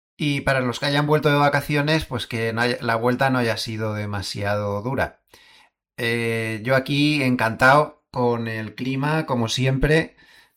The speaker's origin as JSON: {"language": "Spanish", "town": "Alicante", "region": "Valencian Community", "country": "Spain", "tie": "born or raised there", "said": "que por ejemplo en mi tierra natal, en Alicante, esto sería invierno duro."}